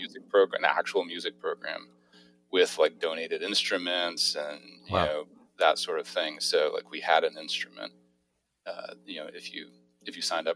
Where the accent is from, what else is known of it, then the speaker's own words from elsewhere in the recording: Pennsylvania, United States; Central Pennsylvania, so kind of middle of nowhere.